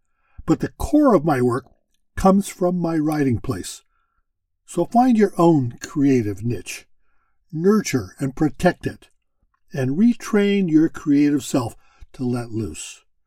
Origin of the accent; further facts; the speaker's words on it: Centralia, Washington, United States; in an old gentleman's club called the Olympic Club Restaurant and Hotel in my hometown of Centralia, Washington.